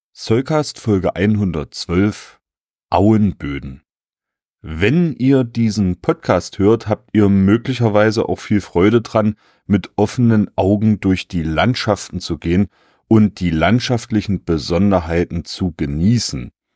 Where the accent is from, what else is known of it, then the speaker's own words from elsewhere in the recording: Germany; meine Heimatregion, die schöne Dübener Heide